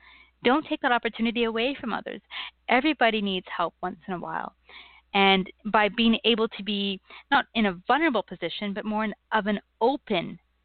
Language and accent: English; Canada; I'm a Canadian, so I will apologize, and I will. But that's just part of our personality.